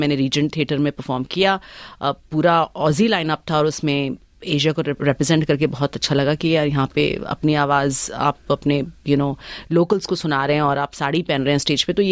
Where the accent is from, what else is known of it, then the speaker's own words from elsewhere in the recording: Singapore; also born or lived in India; although मैं India में पैदा हुई थी और मैं फिर ऑफकोर्स सिंगापुर में मैं I was brought up, but हर साल मेरे पेरेंट्स 3 बार साल में हम इंडिया जाते ही जाते थे